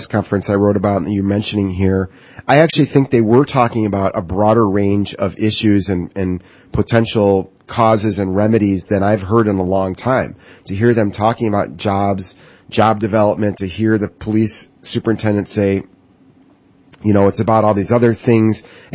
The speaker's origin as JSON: {"language": "English", "region": "Michigan", "country": "United States", "tie": "born or raised there", "said": "I grew up in Western Michigan in an area where, you know, the high school population actually declined like the first day of deer season."}